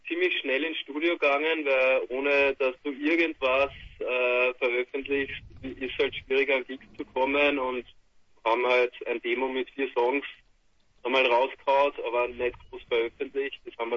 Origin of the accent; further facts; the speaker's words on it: St. Pölten, Lower Austria, Austria; Wir kommen aus Niederösterreich, genau aus St. Pölten. Das ist die Hauptstadt von Niederösterreich, 60 Kilometer von Wien entfernt. Kennt wahrscheinlich keiner von euch da unten. Eine kleine Stadt, 50.000 Einwohner.